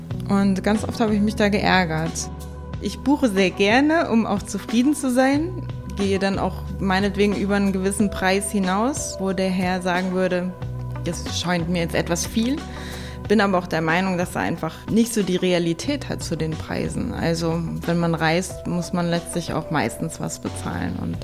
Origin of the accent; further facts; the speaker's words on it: Lower Saxony, Germany; Ich bin im Westen aufgewachsen, in Niedersachsen